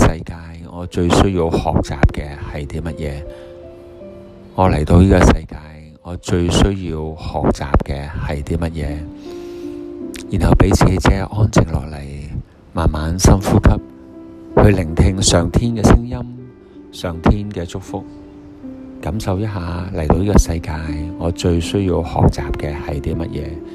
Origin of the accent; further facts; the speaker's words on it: Hong Kong; 其实作为香港人，我们过去几十年